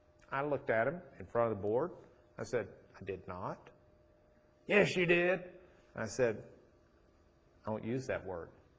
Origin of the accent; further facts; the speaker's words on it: Rochester, United States; I grew up in Rochester.